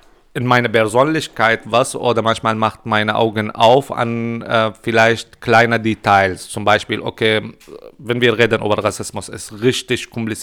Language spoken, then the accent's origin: German; Syria; German is a second language; now in Germany; Ich komme aus Syrien